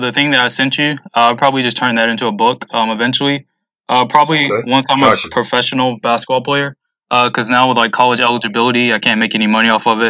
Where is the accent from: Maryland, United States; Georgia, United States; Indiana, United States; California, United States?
Georgia, United States; Carrollton; now in Kentucky, United States; So my name's … I'm from Carrollton, Georgia. Hoops is my passion.